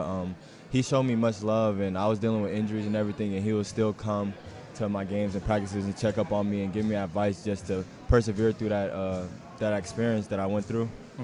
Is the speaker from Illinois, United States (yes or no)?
no; Seattle, Washington, United States; now in Cleveland, United States; I'm originally from Seattle, so, okay, so our weather ain't that pretty either.